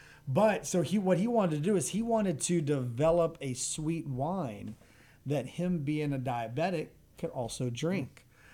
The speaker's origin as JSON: {"language": "English", "town": "The Woodlands", "region": "Texas", "country": "United States", "tie": "born or raised there", "said": "I'm born and bred Texas. Like if you ask me where I'm from, I'm not from the U.S. I'm from Texas. I was born and raised in the Woodlands"}